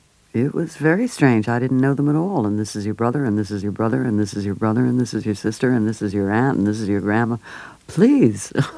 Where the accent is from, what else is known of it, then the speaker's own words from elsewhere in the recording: Beverly Hills, California, United States; and I was raised in Beverly Hills in L.A.